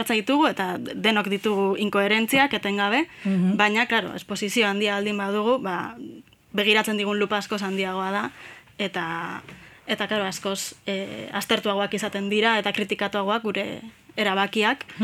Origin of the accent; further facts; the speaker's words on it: Bilbao, Basque Country, Spain; bilbotarra naiz, baina azala beltza dut